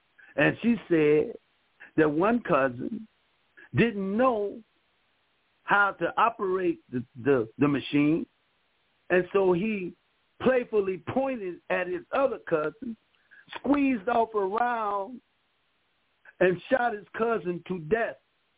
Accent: Ohio, United States; now in California, United States; and I'm from Ohio, but I've been living in California and aloof from a lot of the policies.

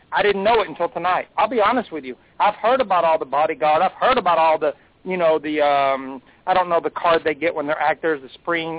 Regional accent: Fort Worth, Texas, United States; Hey, I'm from Fort Worth, Texas, brother.

